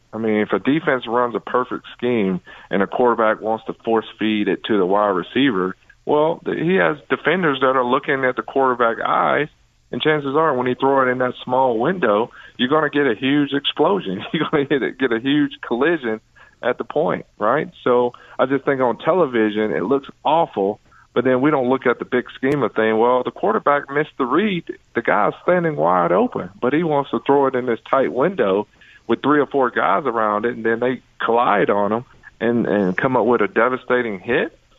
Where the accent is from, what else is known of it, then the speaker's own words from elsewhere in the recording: Atlanta, Georgia, United States; growing up in Atlanta, the run and gun, we had a bunch of little guys dominating the game.